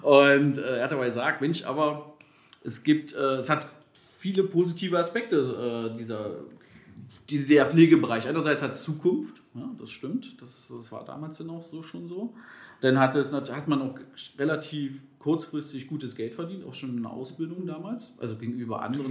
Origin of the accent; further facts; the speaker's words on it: Magdeburg, Saxony-Anhalt, Germany; now in Berlin, Germany; Weil ich komme ja ursprünglich aus Magdeburg und der gleiche Träger hatte dann hier in Berlin auch eine Einrichtung und dann bin ich nach Berlin gegangen.